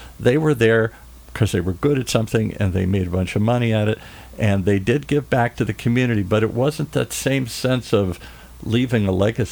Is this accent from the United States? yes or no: yes; Midwest, United States; I grew up in the Midwest, the Packers, the Lions, the Vikings, all that kind of stuff.